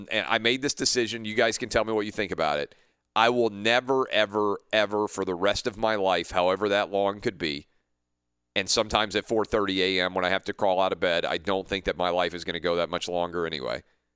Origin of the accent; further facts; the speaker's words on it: Nashville, Tennessee, United States; The hottest game that they've ever played in my hometown of Nashville at the stadium there.